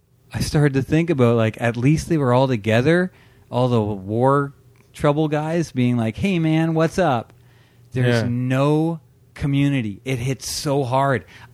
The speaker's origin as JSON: {"language": "English", "town": "Brampton", "region": "Ontario", "country": "Canada", "tie": "born or raised there", "said": "I grew up in Brampton. I was visiting my parents."}